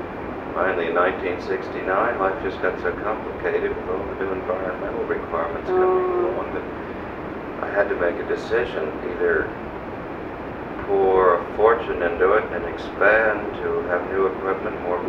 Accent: Fort Washington, Pennsylvania, United States; No, I was brought up in Fort Washington, on a farm. The rest of my family still lives in that neighborhood.

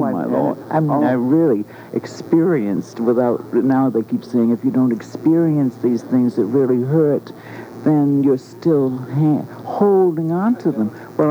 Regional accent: Boston, Massachusetts, United States; But they hadn't fired me, and I was playing in my hometown in Boston.

